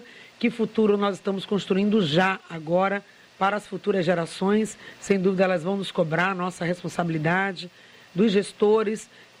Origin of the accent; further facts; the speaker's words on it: Salbara, Bahia, Brazil; estive recentemente agora numa cidade de origem dos meus pais, lá onde passei parte da minha infância, em Salbara, aqui perto de Santo Amaro, né, nesse recôncavo baiano.